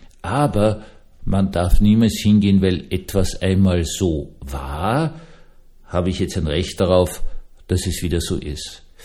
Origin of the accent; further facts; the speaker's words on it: Vienna, Austria; ich bin Wiener, Berge sind mir noch immer unheimlich